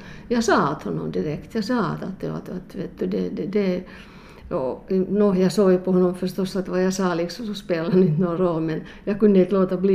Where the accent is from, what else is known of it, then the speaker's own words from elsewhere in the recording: Vaasa, Ostrobothnia, Finland; för jag är hemma från Vasa